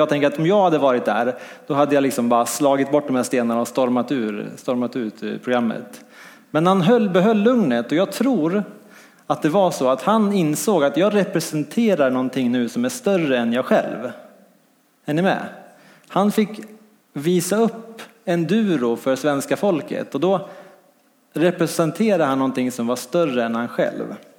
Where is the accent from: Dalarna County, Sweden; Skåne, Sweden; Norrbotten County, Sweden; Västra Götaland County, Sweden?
Dalarna County, Sweden; Jag var hemma i Dalarna på lite semester.